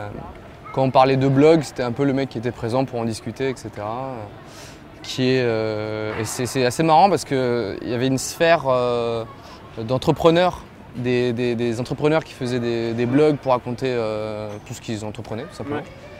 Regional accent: Provence-Alpes-Côte d'Azur, France; Oui, je viens du Var. Mes parents sont varois, tout ça.

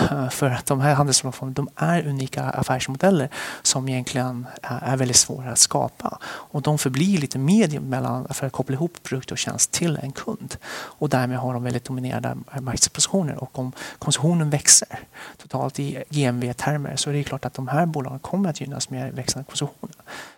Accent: Sweden; även om vi kommer från Sverige, vi säger att vi är från Sverige

